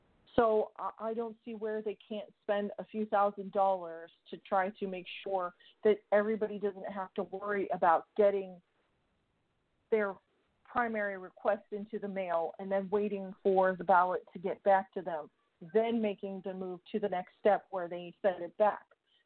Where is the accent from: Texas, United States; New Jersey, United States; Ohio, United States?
Ohio, United States; Another thing that happened here in my home state, we're having an issue with Frank De La Rose, who wants to stop Ohioans from being able to request their ballots over the computer.